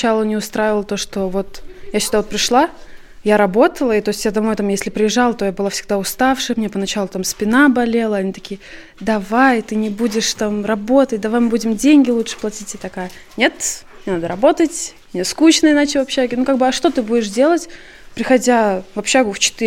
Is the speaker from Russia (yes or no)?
no; Krāslava, Krāslava Municipality, Latvia; Я сама из Краславы, но учусь в этом техникуме, я уже третий В-курс.